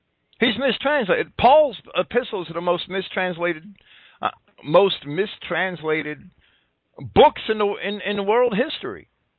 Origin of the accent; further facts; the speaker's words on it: New Jersey, United States; and I'm from New Jersey